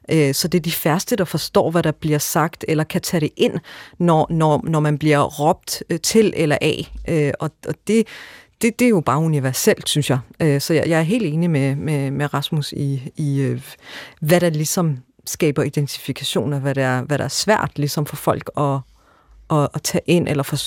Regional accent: Odense, Region of Southern Denmark, Denmark; Jeg er født og opvokset i Vollsmose

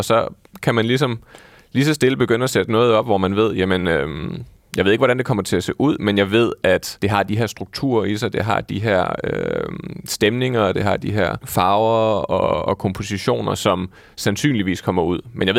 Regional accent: Jutland, Denmark; Nu er jeg jo jyde

